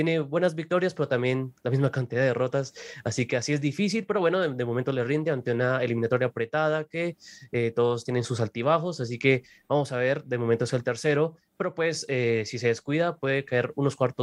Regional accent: Colombia; Nosotros como colombianos lo sabemos

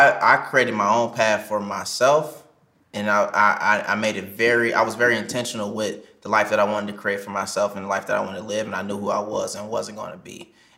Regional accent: Chicago, Illinois, United States; also born or lived in Atlanta; I used to claim I was from Atlanta because I hated being from Chicago. I was born in Atlanta

